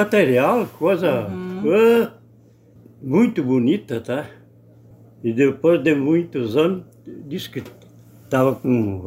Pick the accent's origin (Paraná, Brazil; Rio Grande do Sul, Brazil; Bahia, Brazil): Rio Grande do Sul, Brazil; Espumoso; born or raised there; also born or lived in Soledade, Brazil